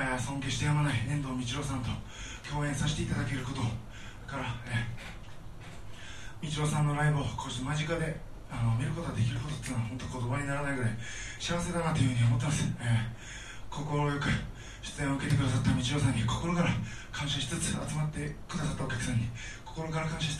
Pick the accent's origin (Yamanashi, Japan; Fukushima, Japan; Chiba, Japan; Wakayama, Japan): Chiba, Japan; 自分の生まれ育ちは千葉県千葉市、というところなんですけど、まあ、都会なんだか田舎なんだか中途半端な街で、京葉工業地帯に立ち並んでる工場の煙突から出てる煙がそのまま追いかぶさったみたいな、ちょっぴりどんよりとしたような街なんですけど